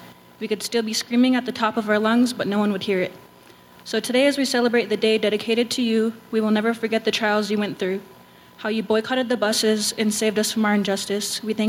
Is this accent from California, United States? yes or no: no; Billings, Montana, United States; I'm from Billings, Montana. I'm Crow.